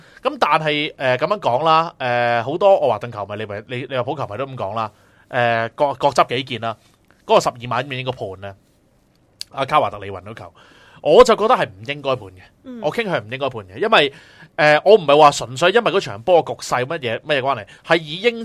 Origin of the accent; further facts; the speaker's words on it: China; 系即系我哋中国人嚟啊嘛，我哋都一定要信呢样嘢嘅。